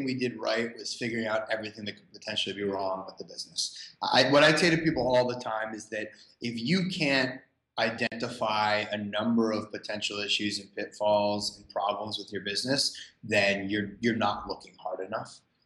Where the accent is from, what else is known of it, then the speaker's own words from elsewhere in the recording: Providence, Rhode Island, United States; where I grew up in Providence.